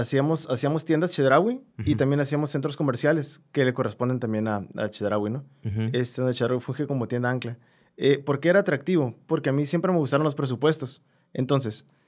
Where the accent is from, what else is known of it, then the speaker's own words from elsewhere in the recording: Sinaloa, Mexico; also born or lived in Sonora; yo soy de Sinaloa, pero yo estudié en Sonora, okay. En Ciudad Obregón.